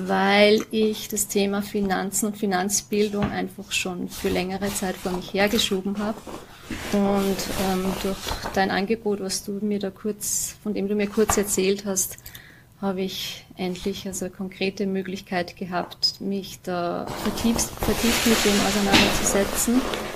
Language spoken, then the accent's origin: German; Upper Austria, Austria; born there; wenn ich den Hügel raufgehe, sehe ich die Vorarlberger Alpen und den Alpstein. Und bin gebürtig aus Oberösterreich und habe dort auch meinen fachlichen Background einsammeln dürfen.